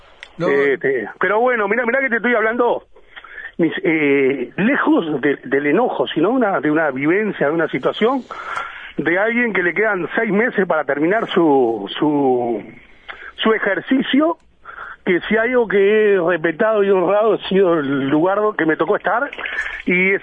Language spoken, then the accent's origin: Spanish; Uruguay; tenemos todos como, claro, como claro, uruguayo, como hincha